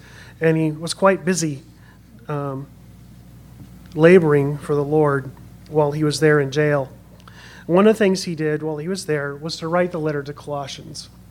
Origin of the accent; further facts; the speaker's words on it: Pasco, Washington, United States; I grew up in Pasco, Washington, and I was a Boy Scout, a Cub Scout and a Boy Scout, and a Kennewick City Police Department Police Explorer all the way up until I was 21.